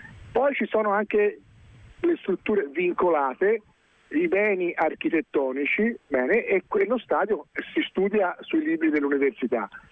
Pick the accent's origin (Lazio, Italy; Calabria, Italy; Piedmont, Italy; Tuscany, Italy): Tuscany, Italy; Florence; io sono nato e cresciuto a Coverciano, accanto al Campo di Marte